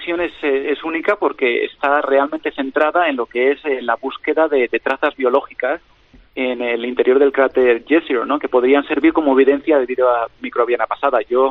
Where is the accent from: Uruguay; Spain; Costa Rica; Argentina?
Spain; Madrid, Community of Madrid; yo tengo que decir que adoro Galicia, pasaba los veranos en San Senso, pero soy de Madrid. Y de hecho mi madre es de Valencia, yo justamente nací en medio.